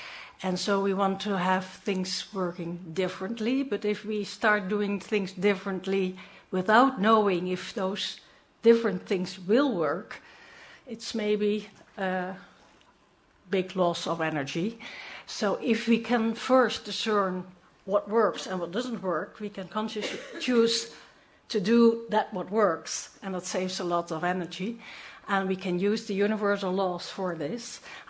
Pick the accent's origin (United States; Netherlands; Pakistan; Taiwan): Netherlands; I'm coming from the Netherlands